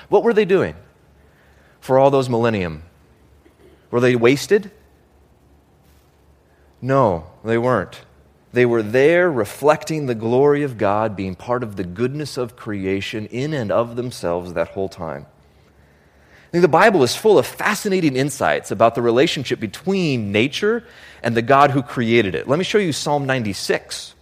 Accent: Homer, Alaska, United States; my mom flew he and I to Alaska, to my hometown. This is us. We were standing here in Homer, Alaska

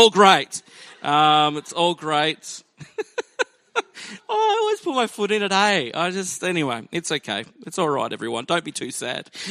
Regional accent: Toowoomba, Queensland, Australia; I grew up in Toowoomba, and so every Easter for pretty much my entire childhood revolved around a big music festival called Easter Fest. And my parents, our family, we lived just around the corner from it.

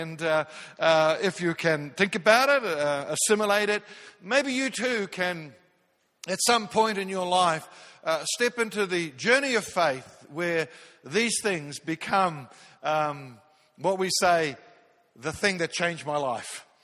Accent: Auckland, New Zealand; some guys that I grew up with in South Auckland, New Zealand. And we grew up in a pretty tough hood.

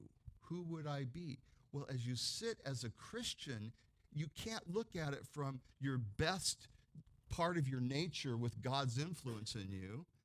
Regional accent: United States; It's not because I'm an American and I remember the Constitution.

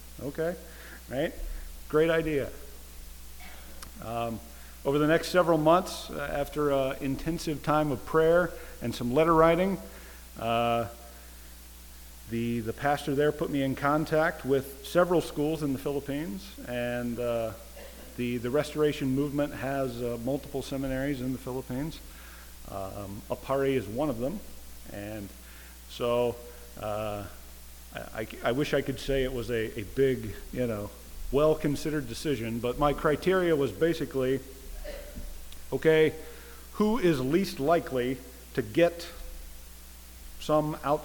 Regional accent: Bracken County, Kentucky, United States; I'm from Bracken County, Kentucky. Grew up on a tobacco farm there, and grew up in church

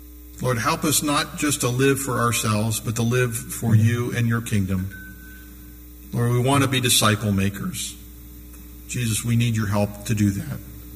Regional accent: Erie, Pennsylvania, United States; all these names that taught me as I was growing up in Trinity United Methodist Church up in Erie, Pennsylvania.

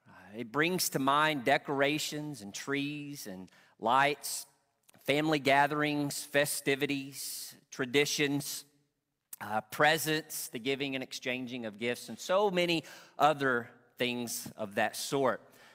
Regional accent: Arkansas, United States; because a tornado had come through the state of Arkansas, and in making its way through my hometown, the tornado chose to hit my parents' home

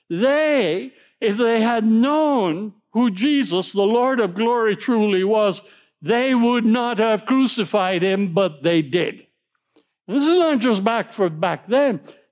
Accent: Jamaica; now in Massachusetts, United States; We're from Jamaica. It's too cold up here in Massachusetts.

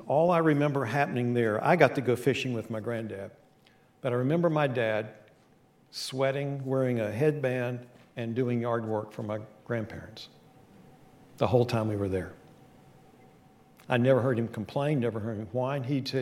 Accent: West Virginia, United States; I grew up in West Virginia, My dad was from South Georgia.

